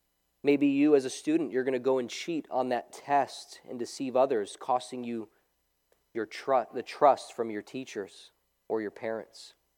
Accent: New York City, New York, United States; I grew up close to New Jersey. I grew up in New York City, and I was there to actually see the untold damage that was done by Hurricane Sandy when it hit.

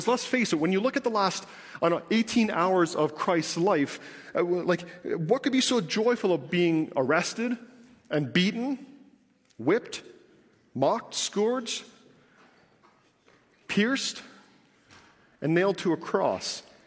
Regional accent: Digby, Nova Scotia, Canada; born there; there was no angelic chorus when I was born in Digby, Nova Scotia.

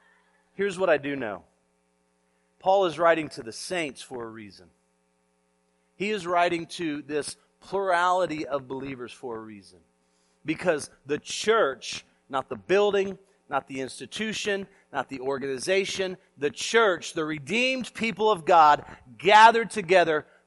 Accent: Orlando, Florida, United States; I was born and raised in Florida, born and raised here in Orlando

